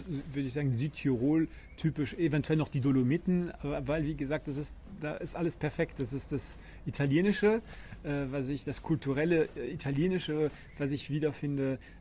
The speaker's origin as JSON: {"language": "German", "country": "Luxembourg", "said": "in Luxemburg, ich bin Luxemburger, sind wir auch so ein bisschen so kulturell, so mischvoll."}